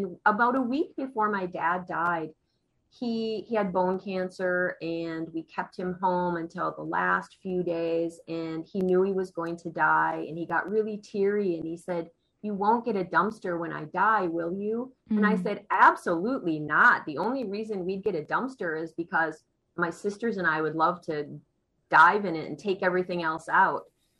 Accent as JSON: {"language": "English", "town": "Chippewa Falls", "region": "Wisconsin", "country": "United States", "tie": "born or raised there", "said": "So I grew up in Chippewa Falls, which is right next to Lake Halley, but really it's all part of the same community."}